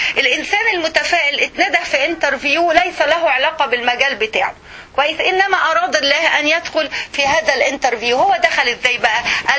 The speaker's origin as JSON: {"language": "Arabic", "country": "Egypt", "said": "انت ما تكلمي حد عندنا في مصر الا دكتوره ودكتور"}